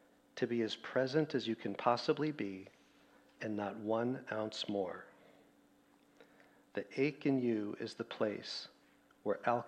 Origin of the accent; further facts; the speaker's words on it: Wisconsin, United States; born there; now in Seattle, United States; I've lived in Seattle 53 years. I was born in Wisconsin.